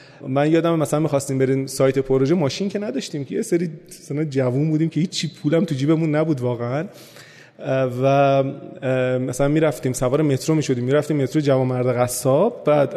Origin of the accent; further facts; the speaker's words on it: Tehran, Tehran Province, Iran; also born or lived in Isfahan; اصفهان یه 3-4 روز بمونم یه ذره لهجه‌م برمیگرده واقعا. خب به خاطر شغل پدرم اومدیم تهران و من خب تقریبا تمام زندگیم بعد از اون تهران بوده.